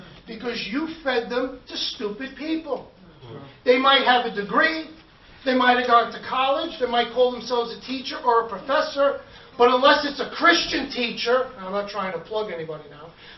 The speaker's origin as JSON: {"language": "English", "town": "Brooklyn", "region": "New York", "country": "United States", "said": "And I'm a pastor. I'm from Brooklyn. I know how the setup is."}